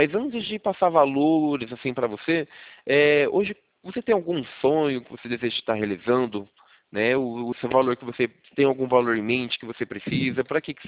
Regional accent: Sumaré, São Paulo, Brazil; Eu sou daqui de Sumaré, interior de São Paulo.

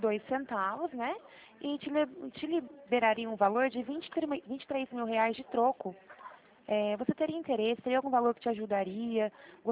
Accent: Campinas, São Paulo, Brazil; Não, eu sou de Campinas, São Paulo.

